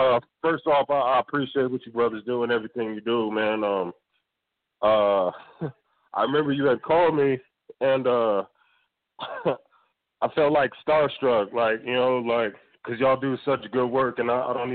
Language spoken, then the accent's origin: English; Las Vegas, Nevada, United States; now in Utah, United States; I'm from Vegas. And I'm, like, in the middle of nowhere, Utah, just because stuff just got so real.